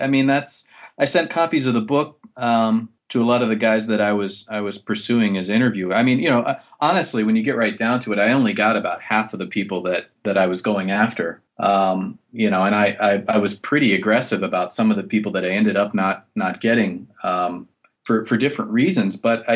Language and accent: English; Los Angeles, California, United States; well, I'm from Los Angeles and I write about horror movies.